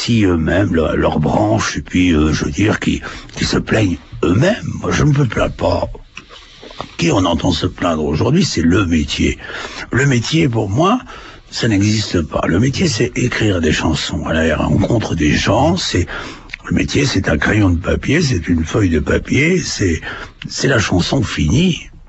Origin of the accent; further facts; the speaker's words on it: Normandy, France; born there; parce que je suis né dans la Manche.